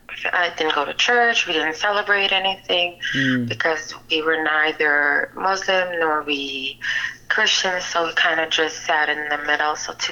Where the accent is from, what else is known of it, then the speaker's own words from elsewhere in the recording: Mabaruma, Barima-Waini, Guyana; I am actually from Mabaruma.